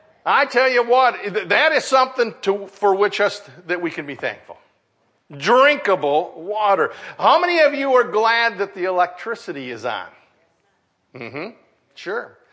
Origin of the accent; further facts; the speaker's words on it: Michigan, United States; born there; Now, believe it or not, I'm glad I was born in the state of Michigan, because I can show people where I live.